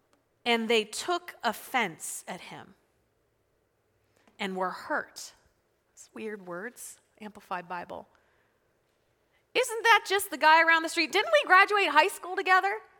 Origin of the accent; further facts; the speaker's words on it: Spring Grove, Pennsylvania, United States; My hometown, Spring Grove. I graduated from high school in 2000. So York, I lived here like my whole life. Gone for 11 years, came right back.